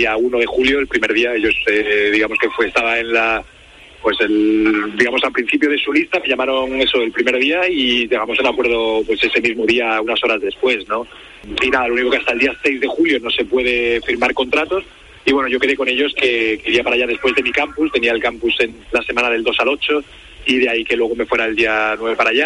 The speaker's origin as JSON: {"language": "Spanish", "town": "Villanueva de la Serena", "region": "Extremadura", "country": "Spain", "tie": "born or raised there", "said": "Estoy en mi pueblo, en mi hermana."}